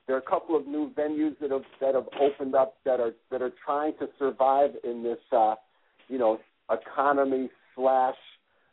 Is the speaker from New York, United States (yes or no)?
yes; New York City, New York, United States; also born or lived in San Francisco; But I lived in San Francisco for a number of years. I grew up in New York. I mean, when I grew up in New York City, my dad would take me down to the Village Gate and the Village Vanguard.